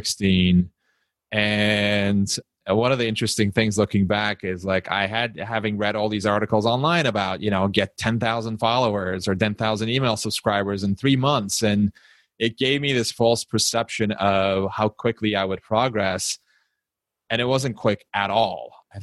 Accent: Istanbul, Turkey; I grew up in Istanbul, Turkey, and in this tiny apartment, our electricity supply was really unreliable.

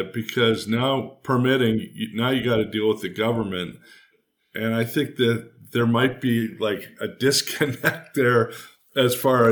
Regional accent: Ontario, Canada; I grew up just outside of Toronto.

